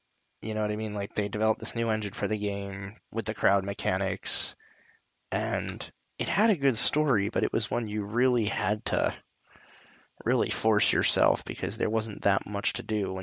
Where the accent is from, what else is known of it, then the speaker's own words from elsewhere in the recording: United States; I mean, you get to play an integral part in the American Revolution, and as a Yank, as my British coworkers would call me.